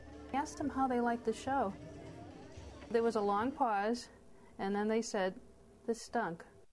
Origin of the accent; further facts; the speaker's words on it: Malden, Massachusetts, United States; I spent a lot of time growing up in the Malden housing projects, actually, and there was certain times where it was kind of a rough area